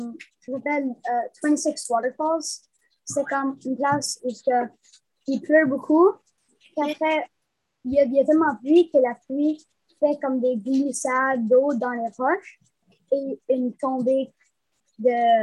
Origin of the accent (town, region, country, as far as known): Vaudreuil, Quebec, Canada